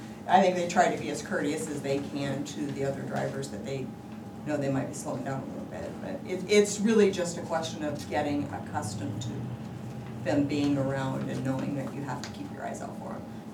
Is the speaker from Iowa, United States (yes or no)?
yes; Iowa, United States; I grew up in Wapello Davis County area, and you just get used to them